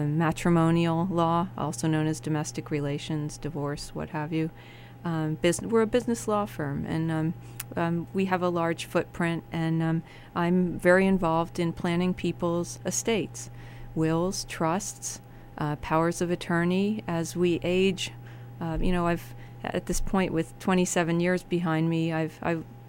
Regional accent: Allentown, Pennsylvania, United States; I'm a local product, born and raised in Allentown.

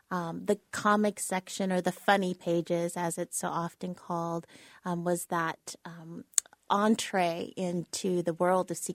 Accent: San Jose, California, United States; also born or lived in Wheat Ridge, Colorado; I grew up mostly in California. I'm from Colorado, a suburb of Denver called Wheat Ridge. So I generally just say I'm from Denver, but mostly raised in California in the Bay Area in San Jose.

